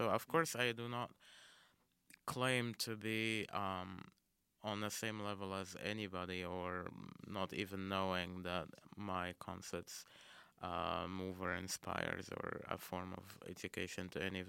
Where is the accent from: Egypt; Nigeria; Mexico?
Egypt; Cairo, Cairo Governorate; moved away as an adult; now in United States; I am originally from Cairo, Egypt. Born and raised there till I was 21, then moved to the States.